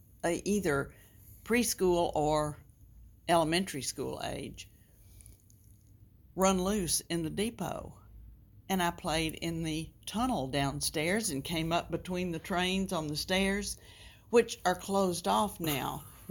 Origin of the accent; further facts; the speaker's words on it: Longview, United States; And my memories of growing up in Longview.